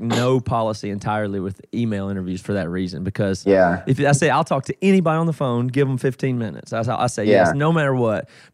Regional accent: South Carolina, United States; now in Seattle, United States; But I'm from South Carolina originally.

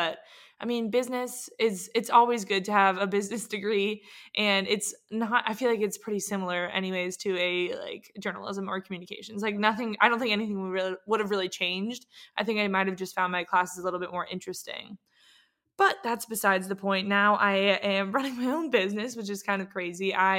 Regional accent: Carlsbad, California, United States; also born or lived in San Diego; I was living in California. That's where I grew up. I grew up in San Diego, Carlsbad specifically.

